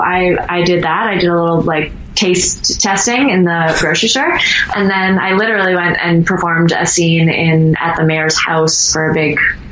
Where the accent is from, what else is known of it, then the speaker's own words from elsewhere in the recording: Malpeque, Prince Edward Island, Canada; I'm not from a town. I'm from Malpeck, Prince Edward Island.